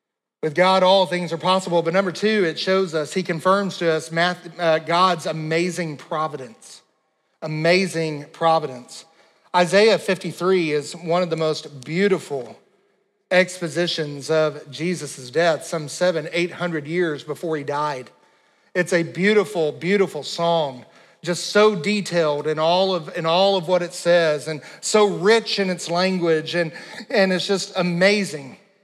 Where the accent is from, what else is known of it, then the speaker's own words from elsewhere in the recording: Pine Bluff, Arkansas, United States; born there; I was born in Pine Bluff, Arkansas. I would have never chosen that.